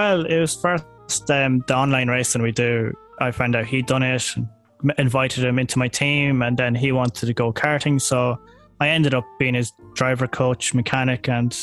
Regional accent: Summerhill, County Meath, Ireland; Meath, so Summerhill.

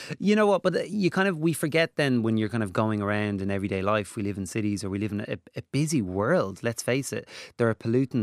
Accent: Dublin, Leinster, Ireland; I'm a Dublin lad. I'm from Santry. I went to St. Aidan's on Collins Avenue

